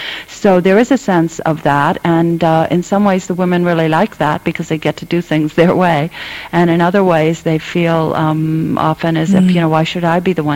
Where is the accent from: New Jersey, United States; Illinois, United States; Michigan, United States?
Michigan, United States; Kalamazoo; I grew up in Kalamazoo, Michigan, which you'd think of as still, you know, pretty slow, easygoing place.